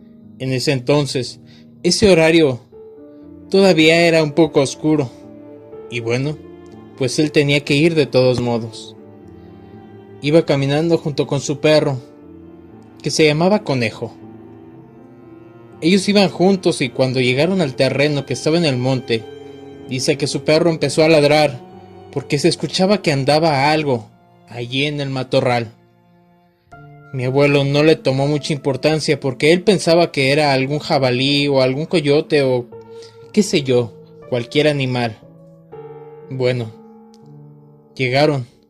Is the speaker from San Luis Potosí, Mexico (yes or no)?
yes; San Luis Potosí, Mexico; Nosotros somos de San Luis Potosí, en un rancho muy alejado de la ciudad.